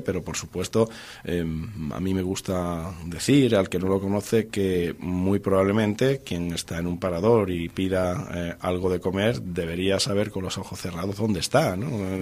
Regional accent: Mérida, Extremadura, Spain; also born or lived in Madrid / Cantabria; vengo de Mérida, soy nacido en Mérida, soy extremeño

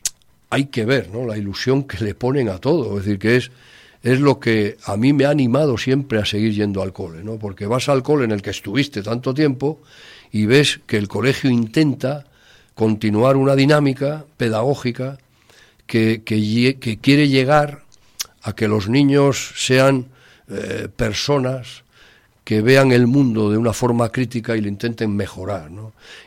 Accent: Cabezón de la Sal, Cantabria, Spain; Yo, por ejemplo, que soy de Cabezón, de La Sal, pues allí no tendrías que estar planteando estas cosas

